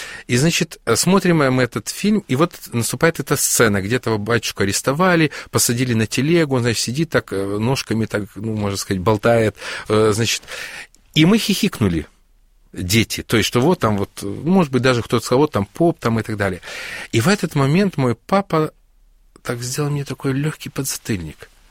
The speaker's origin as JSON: {"language": "Russian", "country": "Ukraine", "tie": "born there", "said": "Я не родился в церковленной семье, но я родился в религиозной семье, потому что я родился на Украине."}